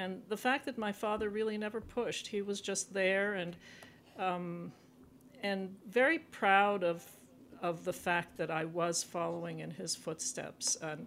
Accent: Montreal, Quebec, Canada; And my sister and I were born in Montreal and we grew up in Montreal in a French-Canadian neighborhood near the University of Montreal. But my second language is French, but it's not really my mother tongue.

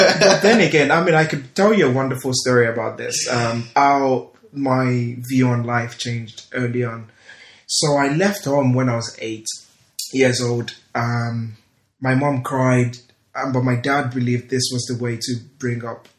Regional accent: Lagos, Nigeria; I was born in Lagos. I mostly grew up in Lagos, and I schooled there till it was time for university.

